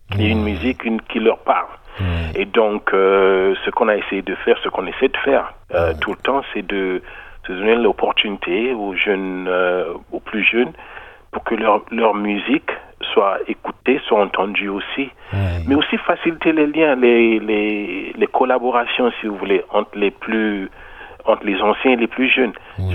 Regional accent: Brazzaville, Republic of the Congo; Moi, je suis né à Brazzaville, j'ai grandi à Brazzaville.

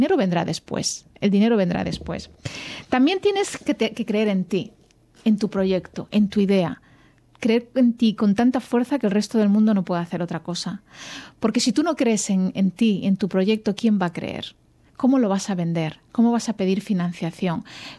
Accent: Andalusia, Spain; su familia es andaluza. De hecho, su familia es del mismo sitio que la mía. Las dos somos granadinas, o sea que compartimos ahí un poco de... Somos paisanas también de alguna manera.

